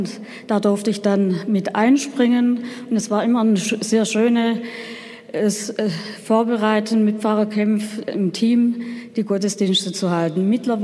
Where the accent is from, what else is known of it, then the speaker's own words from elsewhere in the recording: Baden-Württemberg, Germany; in der Diözese Rottenburg-Stuttgart, wo ich herstamme